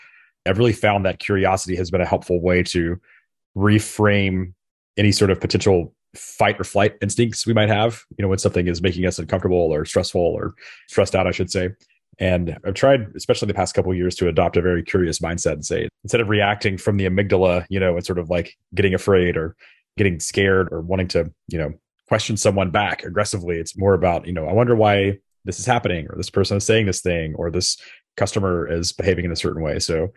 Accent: Memphis, Tennessee, United States; And, you know, this was in Memphis, Tennessee, my hometown.

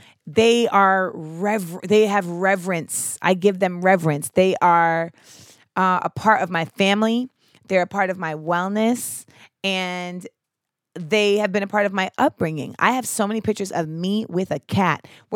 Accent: Grenada; that's kind of like how a lot of the pets in where I grew up in Grenada were like existing

